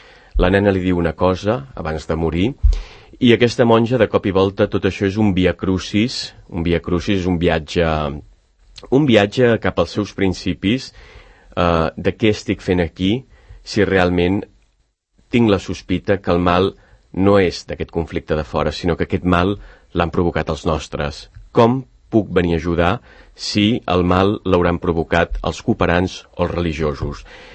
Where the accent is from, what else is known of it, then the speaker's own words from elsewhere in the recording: Catalonia, Spain; els dos som de la Plana